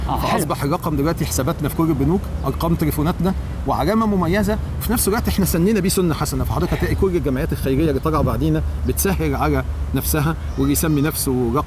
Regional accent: Egypt; احنا مصريين

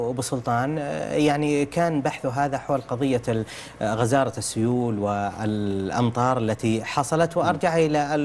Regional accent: Saudi Arabia; الجانب الآخر هي زيادة الرعي عندنا في السعودية خاصة في السنوات المتأخرة

